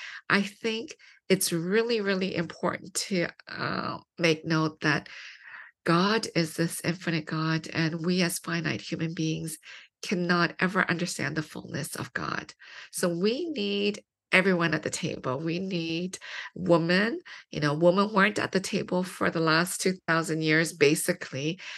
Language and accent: English; London, Ontario, Canada; So I grew up in London, Ontario, which is a small city, 2 hours from Toronto.